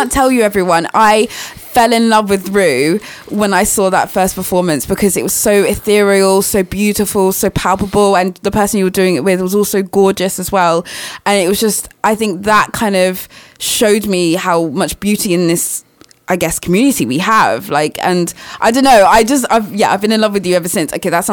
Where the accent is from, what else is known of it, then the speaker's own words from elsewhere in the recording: London, United Kingdom; I'm from London, you know, I mean, got to be hardcore.